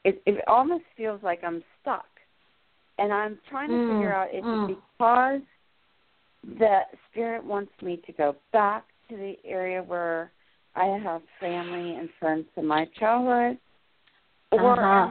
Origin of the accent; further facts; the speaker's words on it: Pittsburgh, Pennsylvania, United States; moved away; Okay, so I live in the New Jersey area, but I'm from the Pittsburgh area.